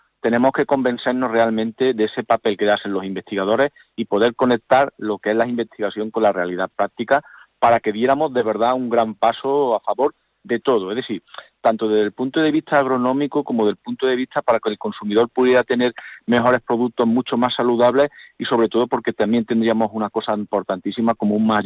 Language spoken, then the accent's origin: Spanish; Andalusia, Spain; Como andaluces nos tenemos que sentir súper orgullosos